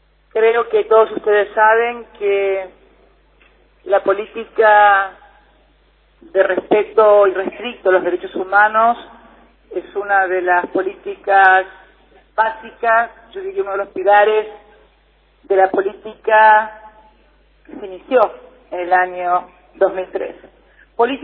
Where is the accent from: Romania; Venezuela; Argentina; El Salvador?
Argentina; no como argentina, sino como ciudadana del mundo, como ciudadana universal, una vergüenza porque no había respuesta por parte de mi país para esa pregunta